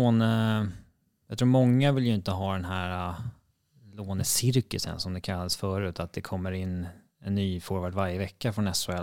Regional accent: Sweden; som svensk

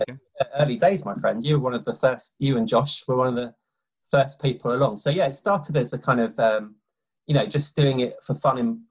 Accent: London, United Kingdom; I grew up in London like yourself

